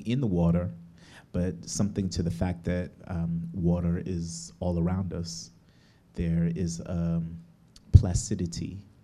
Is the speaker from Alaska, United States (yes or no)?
no; New York, United States; now in Oakland, United States; Because I'm from New York, but I grow my family in Oakland.